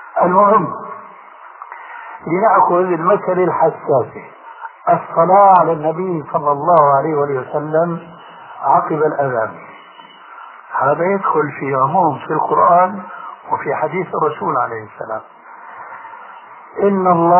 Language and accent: Arabic; Syria; عندنا في الشام يسمى المقدمة بالتذكير